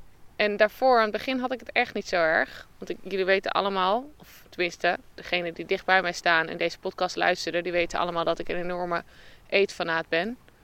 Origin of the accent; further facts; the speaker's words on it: Netherlands; now in New Zealand; En ook hoe het is om als Nederlander hier te wonen.